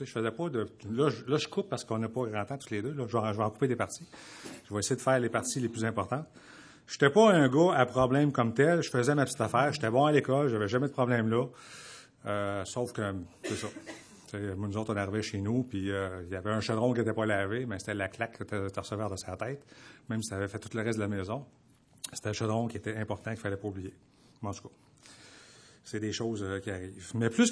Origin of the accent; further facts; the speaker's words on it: Laval, Quebec, Canada; Moi, je suis originaire de Laval, la ville de Laval, au nord de Montréal. On vient d'une famille catholique non pratiquante.